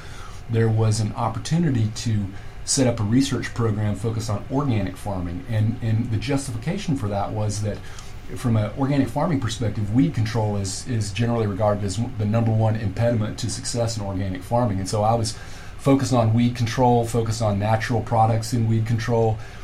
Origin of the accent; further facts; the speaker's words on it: Kentucky, United States; also born or lived in California, United States; And then I moved back to Kentucky. I'm from Kentucky. I moved back to Kentucky in 2000.